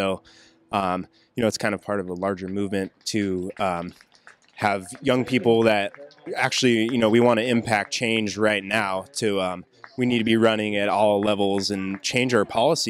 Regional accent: Davis, California, United States; And I'm from Davis, California.

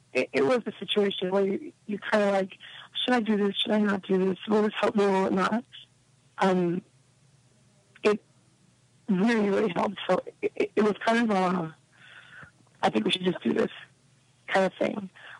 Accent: New York City, New York, United States; I'm from New York City, so there's always opportunity.

